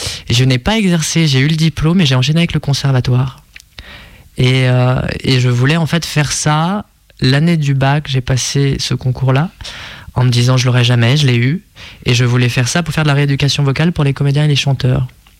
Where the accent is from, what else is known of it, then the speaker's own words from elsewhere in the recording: Auvergne-Rhône-Alpes, France; Je viens du Beaujolais où je gagne mon poids en bouteille de vin.